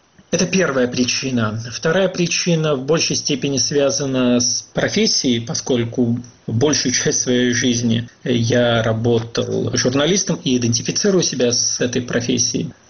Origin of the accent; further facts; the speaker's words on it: Russia; Я родился в России, воспитан в России, вырос, собственно, в этой стране. И для меня русская культура, русский язык, безусловно, являются таким фундаментом определенным.